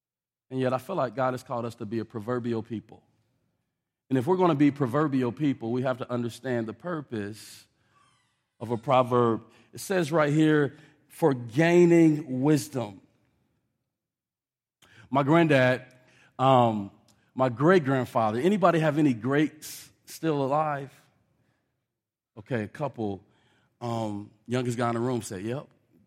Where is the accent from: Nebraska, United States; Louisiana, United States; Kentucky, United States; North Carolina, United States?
Nebraska, United States; Omaha; For those of you who don't know me, I was born and raised in North Omaha.